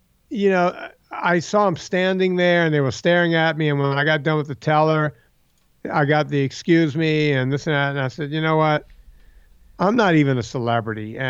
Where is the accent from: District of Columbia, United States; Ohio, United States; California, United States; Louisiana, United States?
Louisiana, United States; I'm from Louisiana on the bayou, and we have barns.